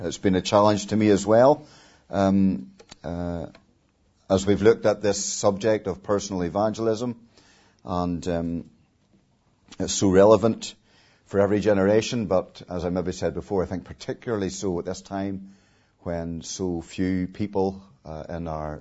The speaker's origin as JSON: {"language": "English", "town": "Ballymena", "region": "Northern Ireland", "country": "United Kingdom", "said": "which I'm sure people from Lisburn are the same as those from Ballymena. We don't like to spend too much if we can."}